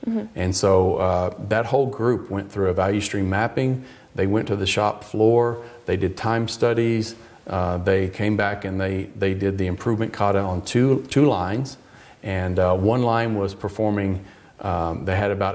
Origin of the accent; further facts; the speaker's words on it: Arkansas, United States; Company in my home state of Arkansas in the United States.